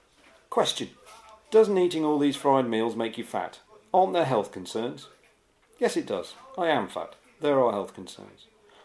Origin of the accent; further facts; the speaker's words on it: Derby, East Midlands, United Kingdom; I'm from the East Midlands, Derby actually, and I go back up there a lot.